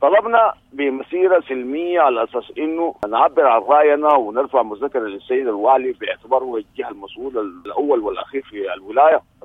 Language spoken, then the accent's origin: Arabic; Sudan; ونحن كسودانيين في مواطنين من المنطقة